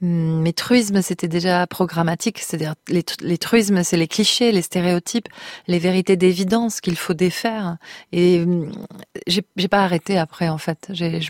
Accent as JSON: {"language": "French", "region": "Nouvelle-Aquitaine", "country": "France", "said": "Je suis basque et française et européenne, sans problème."}